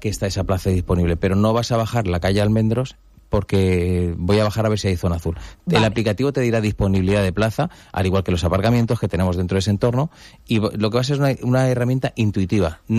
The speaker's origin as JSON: {"language": "Spanish", "town": "Benidorm", "region": "Valencian Community", "country": "Spain", "said": "que somos de aquí de Benidorm"}